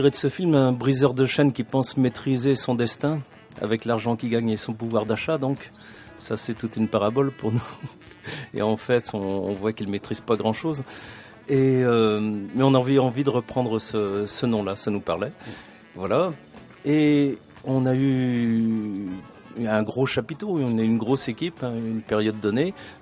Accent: Penne, Occitanie, France; On est de Midi-Pyrénées, mais nous ne jouons pas beaucoup en Midi-Pyrénées.

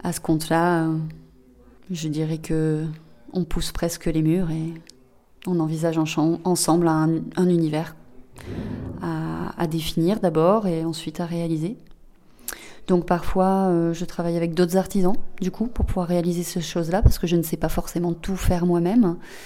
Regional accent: Nouvelle-Aquitaine, France; je viens du Bordelais, au départ, dans les vignes. Et j'ai quitté cet espace parce que pour moi, ça manquait d'arbres.

